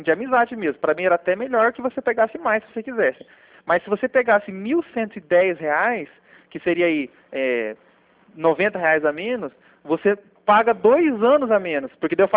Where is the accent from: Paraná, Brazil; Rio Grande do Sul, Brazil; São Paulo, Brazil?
Paraná, Brazil; Arapongas; nós somos aqui de Arapongas mesmo.